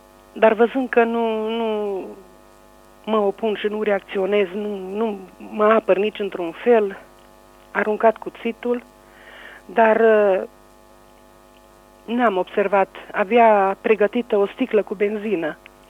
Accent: Gilău, Cluj County, Romania; sunt din Gilău, am 52 de ani

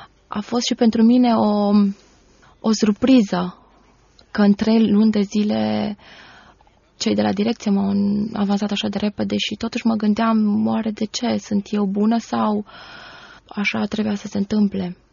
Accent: Bucharest, Romania; M-am născut în București, sunt crescută în București, m-am născut într-o familie destul de numeroasă, suntem 9 frați, părinții sunt creștini. Am frecventat Biserica Creștină după Evanghelie

